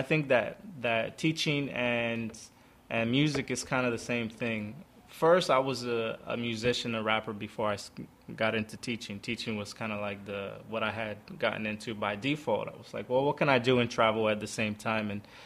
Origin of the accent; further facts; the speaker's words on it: Bakersfield, California, United States; Originally from a small, I'm from the Central Valley, from East Bakersfield. If a lot of people are familiar with, like, the Central Valley, it's really hot. My family moved there a long time ago to work agriculture, like working the grapes.